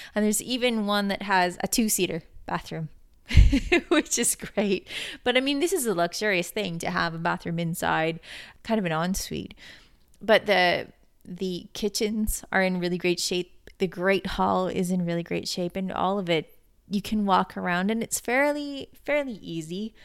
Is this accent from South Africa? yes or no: no; Canada; also born or lived in Edinburgh, United Kingdom; I am Canadian